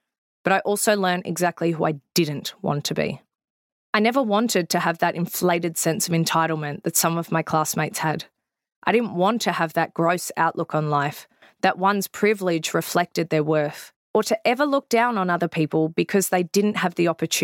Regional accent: Victoria, Australia; also representing my home state of Victoria in netball at a national level

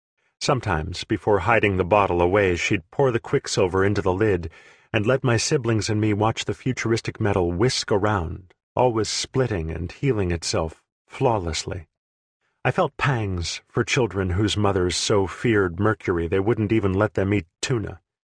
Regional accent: Great Plains, United States; I'm from the Great Plains and had learned in history class that Lewis and Clark had trekked through South Dakota

